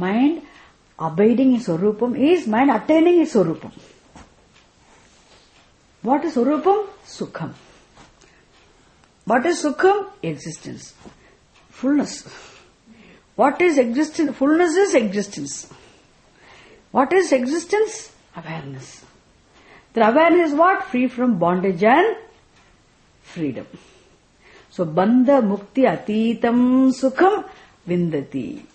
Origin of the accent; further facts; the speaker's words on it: India; See, before I came from India